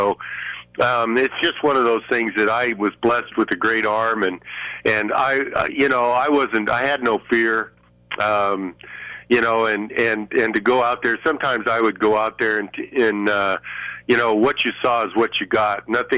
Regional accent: Colorado, United States; I grew up out here in Colorado

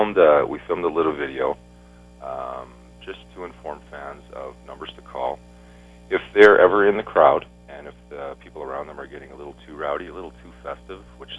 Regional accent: Saskatchewan, Canada; And I was also lucky enough growing up in Saskatchewan. Yeah, I got that green blood in me.

